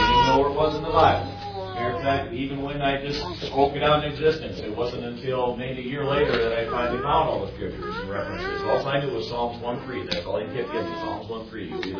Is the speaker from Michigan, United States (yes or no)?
yes; Lansing, Michigan, United States; Pastor Dance, our administrator from Lansing. He's our administrator, pastor from Lansing. That's my hometown.